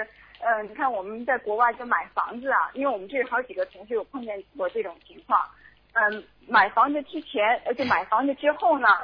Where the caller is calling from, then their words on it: Florida, United States; 我是从佛罗里达州打过来的